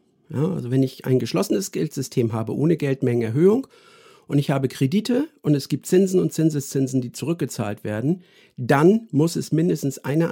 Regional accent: Germany; Und ja, und so sind wir Deutsche dann vielleicht im internationalen Vergleich, zumindest sagt man uns das ja nach, außergewöhnlich ängstlich

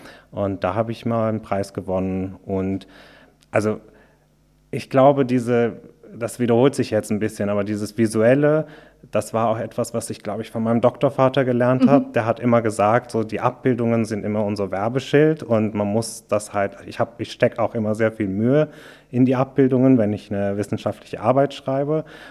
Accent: Turkey; ich bin in der Türkei aufgewachsen

